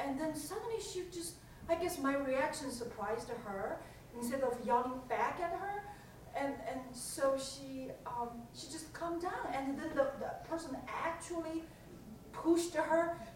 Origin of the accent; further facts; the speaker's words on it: New York City, New York, United States; now in Marin, United States; I'm from New York City, before I moved to Marin.